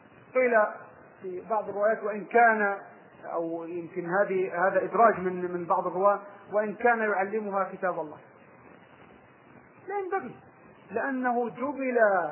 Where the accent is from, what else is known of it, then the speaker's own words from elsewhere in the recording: Egypt; يعني في مثل عندنا في مصر يقول ضربني واشتكى وسبقني وبكى